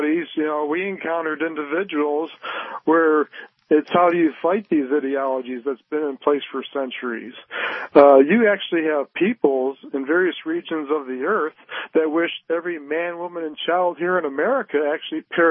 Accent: Michigan, United States; I've lived here in Michigan all my life, Detroit, suburbia.

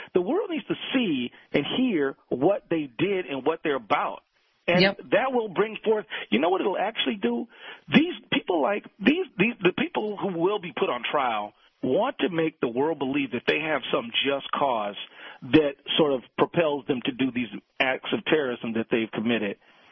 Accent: Minnesota, United States; You know, I'm from Minnesota. We had a bridge fall down a little more than a year ago

